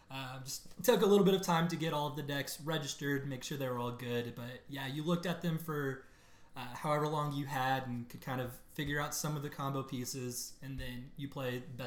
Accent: Lexington, Kentucky, United States; I'm from the Lexington, Kentucky community here

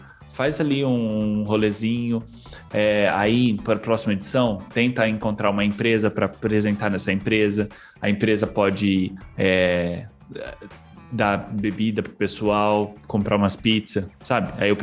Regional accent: Araraquara, São Paulo, Brazil; eu sou de Araraquara, tá? E eu sou pé vermelho também.

